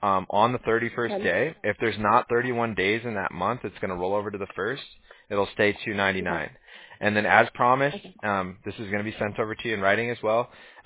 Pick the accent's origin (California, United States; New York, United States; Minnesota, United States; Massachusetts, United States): California, United States; Huntington Beach; Yeah, I was like born and raised in Huntington Beach. Like, we're chill beach guys.